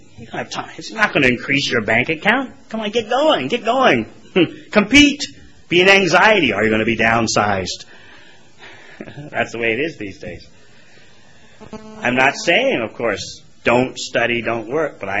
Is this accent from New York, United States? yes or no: yes; New York, United States; I'm pretty extroverted. Come on, I'm from New York.